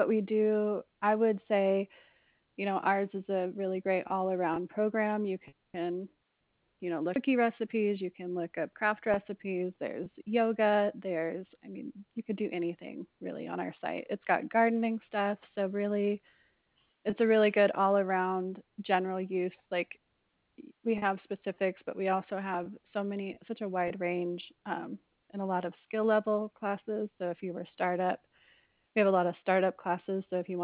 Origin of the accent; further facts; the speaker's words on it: Arizona, United States; My accent is a little bit different because I grew up on the West Coast in Arizona